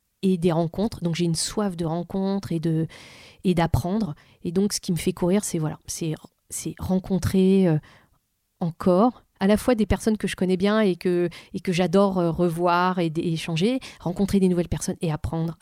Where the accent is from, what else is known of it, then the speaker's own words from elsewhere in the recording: Vitry-sur-Seine, Île-de-France, France; Elle me vient de là d'où je viens. Voilà. Quand on est dans une cité, quand on vit dans une cité HLM à Vitry-sur-Seine